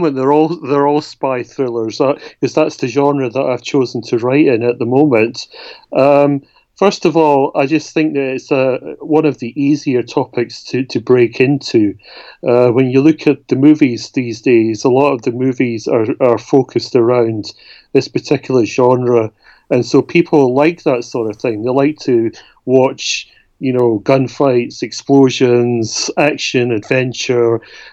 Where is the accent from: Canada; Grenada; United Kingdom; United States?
United Kingdom; now in Germany; I'm British. I am living in Germany with my German wife.